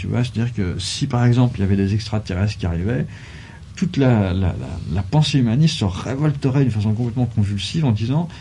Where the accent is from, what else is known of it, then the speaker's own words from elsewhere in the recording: France; j'utilise la langue française et j'ai une culture française, je suis français.